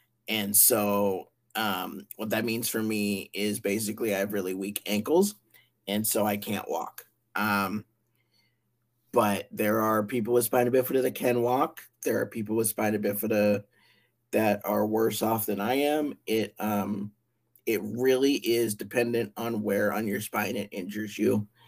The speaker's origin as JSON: {"language": "English", "region": "Montana", "country": "United States", "said": "I'm from Montana. And I was born with spina bifida."}